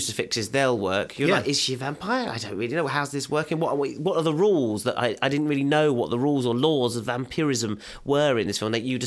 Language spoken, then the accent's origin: English; England, United Kingdom; I'm English, so of course the Hammer horror vampire movies are big for me.